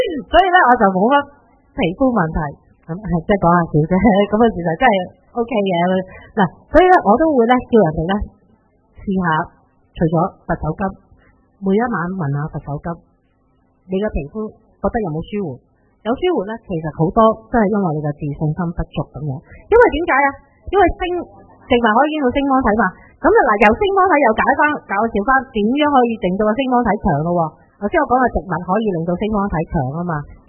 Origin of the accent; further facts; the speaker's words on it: Hong Kong; 我哋香港人飲得多，我哋唔好怪啦